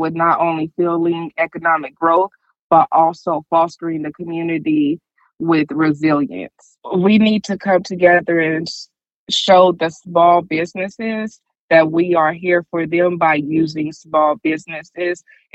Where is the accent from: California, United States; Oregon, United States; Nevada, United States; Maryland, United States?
Nevada, United States; Las Vegas; Yes, well, growing up in Nevada, specifically Las Vegas, I grew up all over. We moved around a lot.